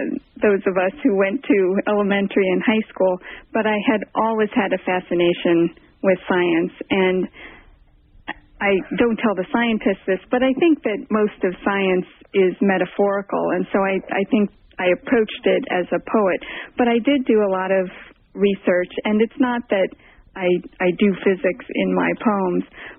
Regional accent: Midwest, United States; now in California, United States; I'm a Midwesterner, and I was a little bit nervous about moving all the way out to California and whatever Orange County meant to me then.

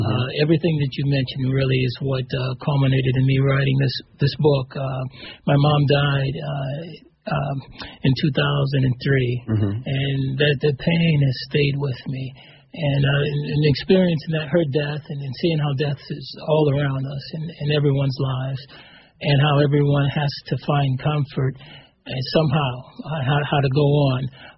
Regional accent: Santa Clarita, California, United States; I do. I'm actually from the Santa Clarita Valley, which I just took the 5 north to come up here, Interstate 5.

